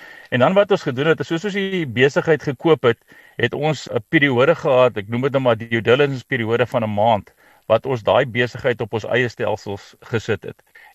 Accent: Paarl, Western Cape, South Africa; Ek groot geword in die Parel. Daarna is ek in die weermag toe in die Kaap en toe ek Stellenbosch Universiteit toe

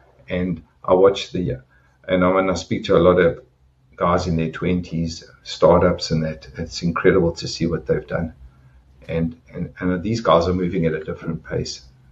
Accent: South Africa; And possibly because I come from there and I am South African.

